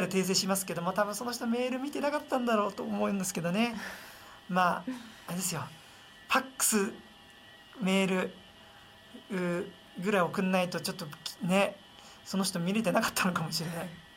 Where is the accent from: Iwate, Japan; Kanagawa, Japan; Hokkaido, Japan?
Hokkaido, Japan; 私がどさんこだからというわけではありませんし、